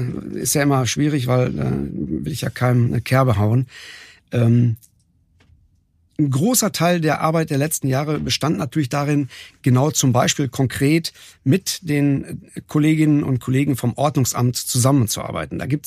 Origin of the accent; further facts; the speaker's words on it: North Rhine-Westphalia, Germany; born there; Auch ich bin ja Westfale, so von Geburt her, also richtiger.